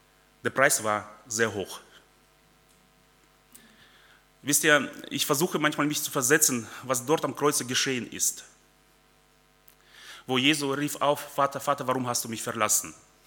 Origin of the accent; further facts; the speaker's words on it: North Rhine-Westphalia, Germany; also ich komme ehemals aus Nordrhein-Westfalen